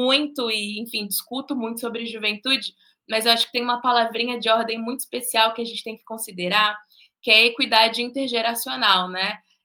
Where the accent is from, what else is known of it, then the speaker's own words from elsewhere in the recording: Rio de Janeiro, Brazil; now in São Paulo, Brazil; hoje eu moro em São Paulo, mas eu sou carioca de nascença, então nasci no Rio de Janeiro, morei em muitos lugares